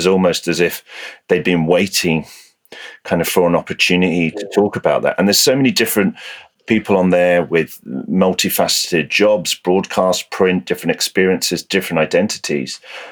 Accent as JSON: {"language": "English", "country": "United Kingdom", "said": "I'm British"}